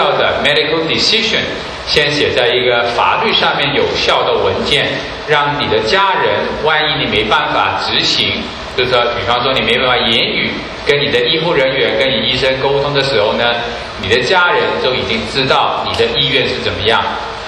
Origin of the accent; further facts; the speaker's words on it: Hong Kong; Chinese is a second language; 我香港来的，太太是台湾人，然之后我讲的国语当然有个腔调，希望大家能够见谅一下